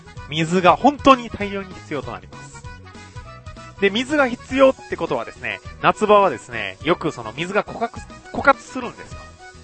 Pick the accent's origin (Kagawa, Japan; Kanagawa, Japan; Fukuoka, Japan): Kagawa, Japan; そう、私の地元、香川なんです。